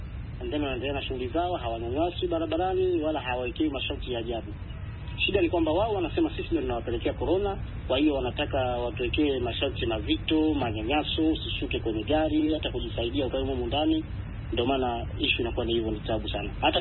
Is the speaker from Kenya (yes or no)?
no; Tanzania; sasa hivi niko Tanzania